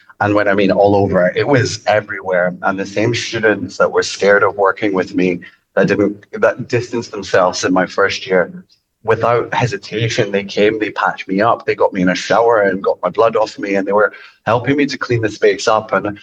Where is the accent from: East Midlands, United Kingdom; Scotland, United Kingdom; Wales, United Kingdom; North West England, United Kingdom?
Scotland, United Kingdom; Edinburgh; And I took it to Edinburgh Fringe, my hometown, and it did wonderfully well.